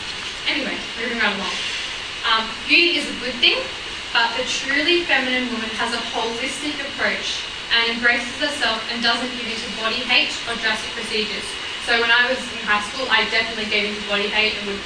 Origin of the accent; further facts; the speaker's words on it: Sydney, New South Wales, Australia; I certainly was growing up in Sydney, bombarded with media left, right, centre